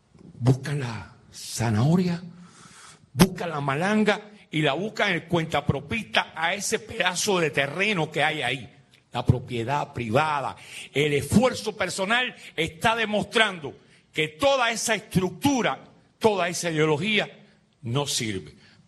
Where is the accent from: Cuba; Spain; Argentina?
Cuba; Fray Benito, Holguín; allá en un pueblo muy pequeño de Holguín que se llama Fray Benito